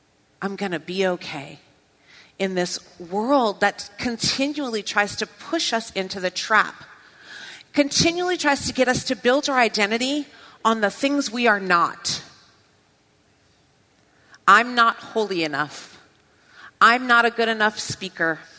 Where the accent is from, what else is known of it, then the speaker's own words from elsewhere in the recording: Louisiana, United States; also born or lived in Costa Rica; now in Fort Wayne, United States; I grew up in Louisiana, So I ended up in Fort Wayne by way of Costa Rica